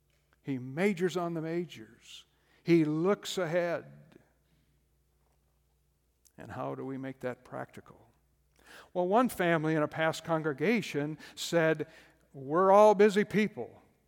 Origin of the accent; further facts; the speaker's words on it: South Dakota, United States; I'm from South Dakota and live 45 minutes to the northwest was a hydroelectric dam, and 45 minutes to the east was a hydroelectric dam.